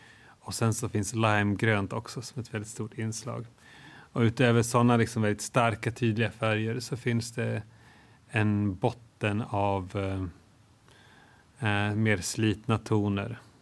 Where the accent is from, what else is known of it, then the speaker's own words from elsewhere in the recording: Sandviken, Gävleborg County, Sweden; Jag har också varit hemma där jag är uppvuxen i Sandviken.